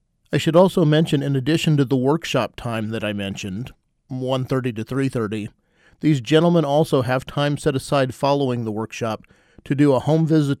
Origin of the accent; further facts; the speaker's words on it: Kansas, United States; my own view of fires during my youth growing up in Kansas were largely negative